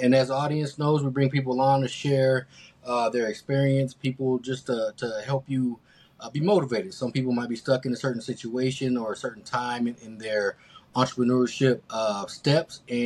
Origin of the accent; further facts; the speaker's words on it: Denver, Colorado, United States; You know, I grew up in Park Hill, but I rarely went to Montbello.